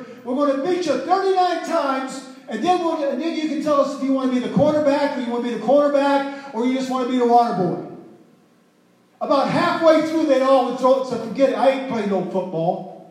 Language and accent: English; Midwest, United States; I'm from the Midwest